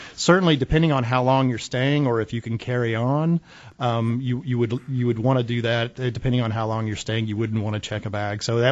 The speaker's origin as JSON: {"language": "English", "region": "Texas", "country": "United States", "said": "Well, I'm a Texan, so I can call it San Antone for you."}